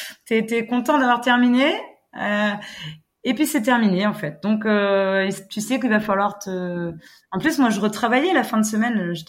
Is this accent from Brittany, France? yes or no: yes; Brittany, France; on est chauvin, on est breton